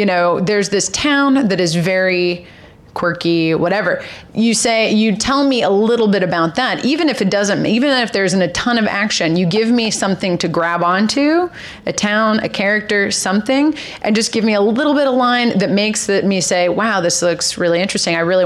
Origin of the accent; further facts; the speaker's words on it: Austin, Texas, United States; now in New York, United States; I'm from Texas, and I grew up in Austin.